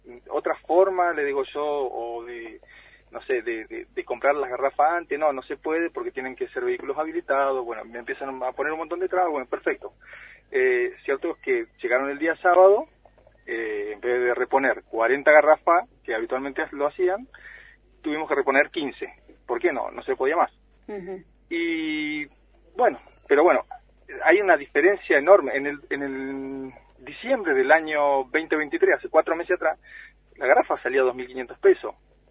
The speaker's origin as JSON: {"language": "Spanish", "town": "Cusamen", "region": "Chubut", "country": "Argentina", "tie": "born there", "lives_now": "Epuyén, Argentina", "said": "yo soy nacido en Cusamen y bueno, vivo en Epuyén."}